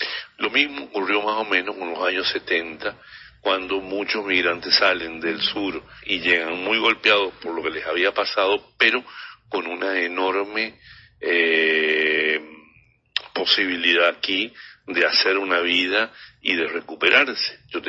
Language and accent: Spanish; Venezuela; Esta época creo que para nosotros, como venezolanos, no es la mejor época para salir.